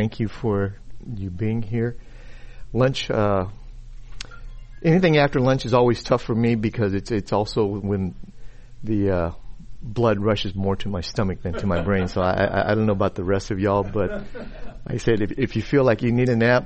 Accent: San Antonio, Texas, United States; And so San Antonio is my hometown, and so we just sensed that the time was right

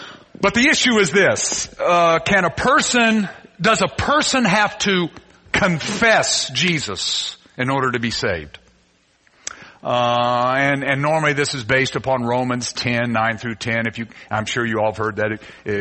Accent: Kentucky, United States; And I'm from Kentucky, and I see that, and it said pace.

